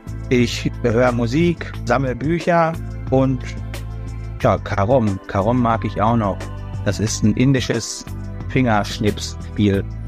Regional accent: Finnentrop, North Rhine-Westphalia, Germany; born there; Ich bin in Finntrop-Heggen geboren, im schönen Sauerland.

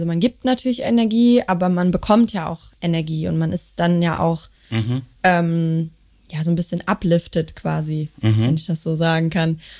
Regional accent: Bochum, North Rhine-Westphalia, Germany; Bochumerin, ja.

